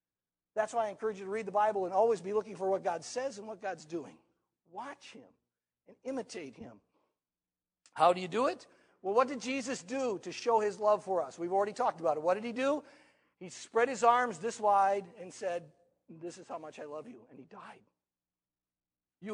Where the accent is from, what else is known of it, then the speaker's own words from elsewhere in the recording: Wisconsin, United States; As many of you know, I come from Wisconsin, born and raised there.